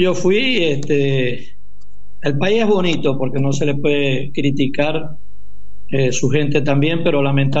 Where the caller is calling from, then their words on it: Puerto Ordaz, Bolívar, Venezuela; Yo estoy en Puerto Ordaz.